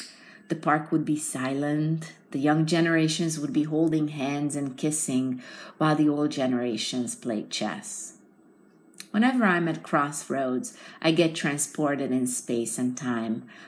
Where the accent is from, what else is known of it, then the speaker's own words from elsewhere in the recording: Hungary; English is a second language; It reminds me of the grocery stores that I grew up with back in Hungary.